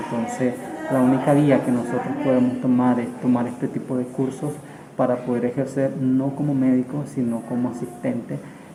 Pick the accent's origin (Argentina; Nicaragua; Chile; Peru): Nicaragua; moved away as an adult; now in Costa Rica; como muchos nicaragüenses, el exilio forzado al que nos forzó la dictadura en Nicaragua